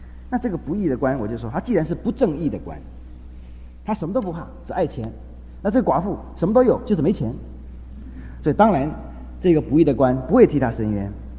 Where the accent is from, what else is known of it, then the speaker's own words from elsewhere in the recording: China; moved away; 我们中国人很多流亡海外的人，我们都知道在 Chinatown 我们都有那种所谓的中亲会，就是中国人的团体。